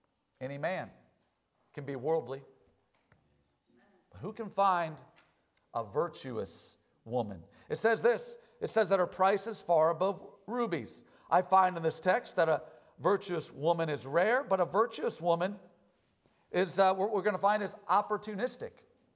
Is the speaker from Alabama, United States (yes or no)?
no; Ohio, United States; born there; I was born in Ohio, in this country.